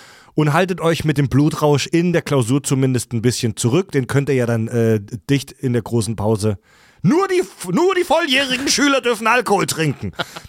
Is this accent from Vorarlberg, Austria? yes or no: no; Salzburg, Austria; ich bin 23 Jahre alt. Tagsüber bin ich als Projektleiter im Hotelbau in ganz Zentraleuropa unterwegs. Nachts bin ich freiwilliger Rettungssanitäter in meinem Heimatort, eine Stadt in Salzburg, Österreich.